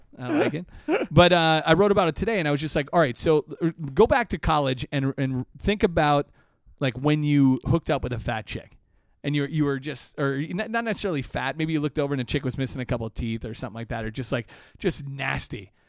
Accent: Wisconsin, United States; When I was growing up in Wisconsin, there were hazing stories already at that point

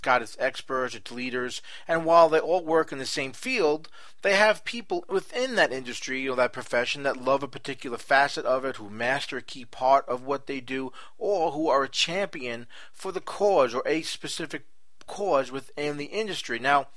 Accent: New York, United States; You know, I'm from New York area

